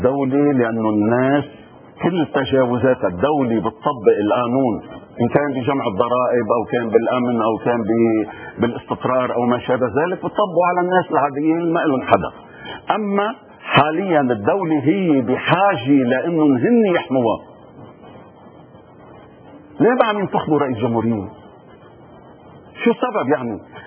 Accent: Lebanon; انا انسان، انا مواطن لبناني، انا مواطن لبناني عربي

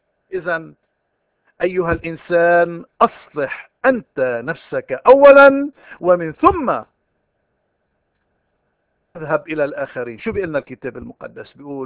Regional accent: Lebanon; ونحن بالخلاصة، نحن كلبنانيين المطلوب منا استعمال وزناتنا، استعمال مواهبنا

